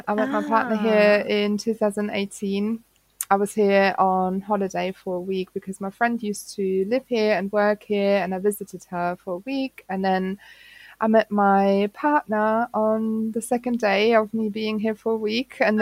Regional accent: Hamburg, Germany; now in London, United Kingdom; So I am originally from Hamburg in Germany.

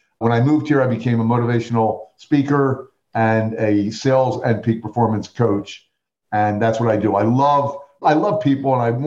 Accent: Atlantic City, New Jersey, United States; I hail from Atlantic City, New Jersey, Monopoly in Miss America

